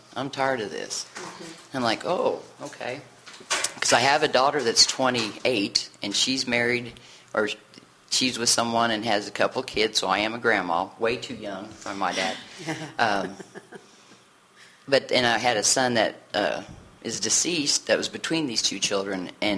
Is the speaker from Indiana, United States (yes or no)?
yes; Washington, Indiana, United States; now in Evansville, United States; I decided to move here because I'm not from Evansville originally, from Washington, Indiana.